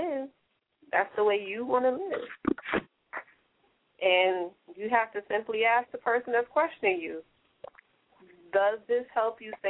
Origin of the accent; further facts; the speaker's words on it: New York City, New York, United States; I mean, especially, you know, being a New Yorker, this is the land of weird.